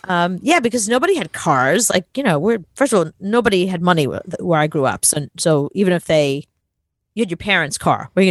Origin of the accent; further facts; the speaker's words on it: New York, United States; Remember, I grew up in New York, so nobody really had cars.